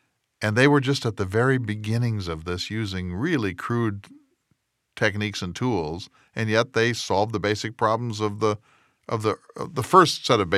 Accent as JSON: {"language": "English", "region": "Great Plains", "country": "United States", "said": "I come from the Great Plains"}